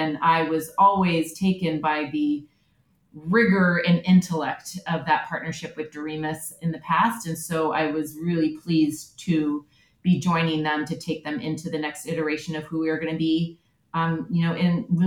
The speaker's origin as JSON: {"language": "English", "region": "California", "country": "United States", "tie": "born or raised there", "also_born_or_lived": "Charlottesville, United States / Australia", "moved": "as an adult", "said": "that there was a real power in creativity and design and communications that was lacking while I was growing up in the Silicon Valley."}